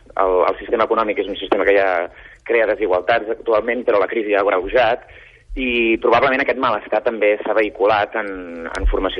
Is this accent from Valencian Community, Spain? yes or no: no; Molins de Rei, Catalonia, Spain; el meu poble, de Molins de Rei